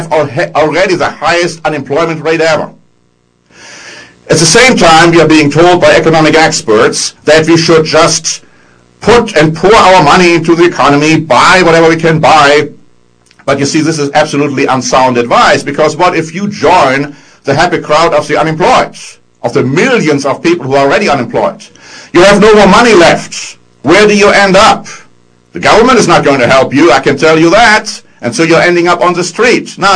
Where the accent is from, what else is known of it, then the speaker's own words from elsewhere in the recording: Germany; I'm coming originally from Germany